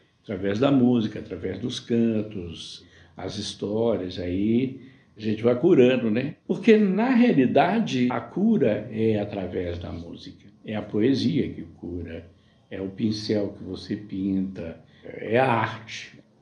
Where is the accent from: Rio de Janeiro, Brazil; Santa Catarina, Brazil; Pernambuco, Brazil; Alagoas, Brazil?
Rio de Janeiro, Brazil; Paraíba do Sul; da etnia Puri. Sou natural de Paraíba do Sul. Meu povo é do território Espírito Santo, São Paulo e Minas Gerais. E eu venho da região onde era o Banco de Ouro do Brasil.